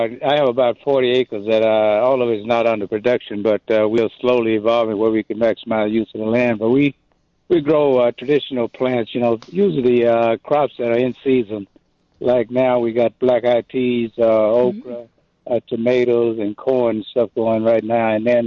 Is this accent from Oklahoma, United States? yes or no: yes; Oklahoma, United States; born there; I guess you need to know about my background, too, is that I was born in Oklahoma. And my grandfather was a sharecropper, and therefore my father sharecropped with him.